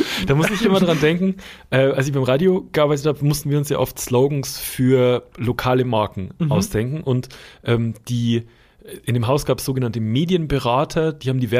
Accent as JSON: {"language": "German", "town": "Schwandorf", "region": "Bavaria", "country": "Germany", "tie": "born or raised there", "said": "Und meine Heimatstadt, in der ich aufgewachsen bin, Schwandorf, da gibt es nicht viel."}